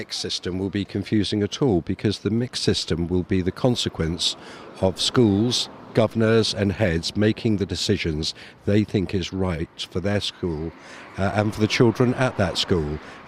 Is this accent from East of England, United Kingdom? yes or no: yes; Luton, East of England, United Kingdom; I grew up in Luton and every weekend we'd always come to Bedford